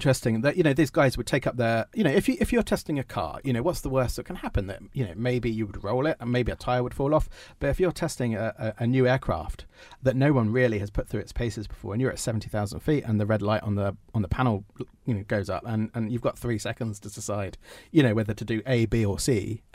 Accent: United Kingdom; because it's a very American story, and I'm a Brit writing an American story.

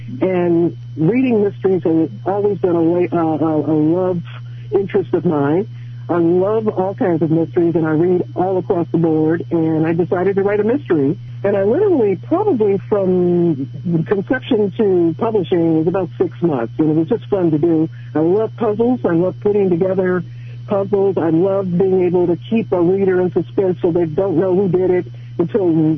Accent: Detroit, Michigan, United States; Charlie is a smart Detroit woman. I'm born and raised in Detroit, and it's a city where black women have a certain amount of power in the family, in the government, in the nonprofit world.

